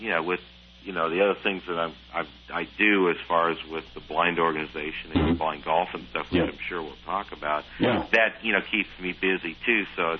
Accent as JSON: {"language": "English", "town": "Seattle", "region": "Washington", "country": "United States", "tie": "born or raised there", "said": "I grew up in Seattle, Washington, but, you know, went to dental school at Ohio State, so mm-hmm. I was out in Ohio at the time."}